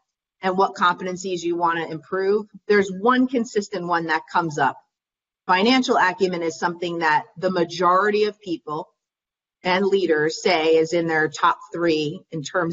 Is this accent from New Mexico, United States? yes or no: no; New York, United States; And as maybe a New Yorker would do, I was a little skeptical.